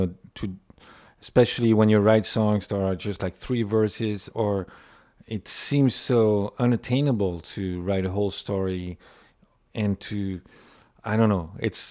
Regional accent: France; English is a second language; I grew up in France and hearing songs about Missouri or, you know, places that I would never have been to.

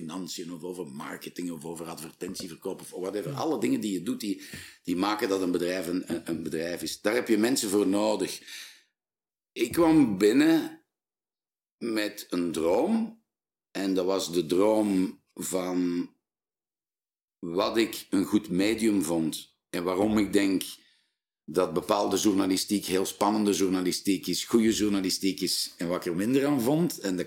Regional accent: Flanders, Belgium; want wij zijn Vlamingen en wij kijken altijd naar onze groep.

